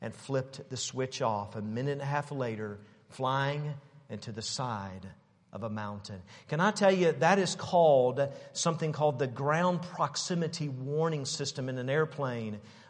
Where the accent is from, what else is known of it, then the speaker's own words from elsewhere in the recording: Knoxville, Tennessee, United States; Years ago, when I was growing up in Knoxville, Tennessee, my dad and I, we used to wrestle and fight a lot.